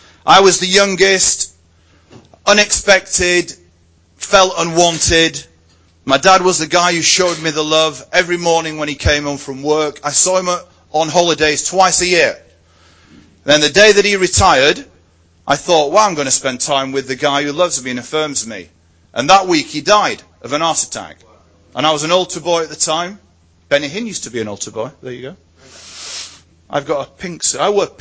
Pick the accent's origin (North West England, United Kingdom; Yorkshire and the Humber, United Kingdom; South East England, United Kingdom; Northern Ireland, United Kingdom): North West England, United Kingdom; I was born and raised in Greater Manchester, youngest of five children.